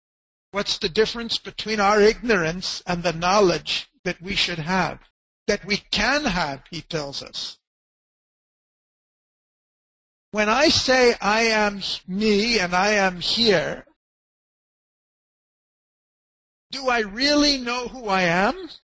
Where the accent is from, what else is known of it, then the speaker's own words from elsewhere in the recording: United States; now in India; Well, I'm an American. I came to India. I had this education.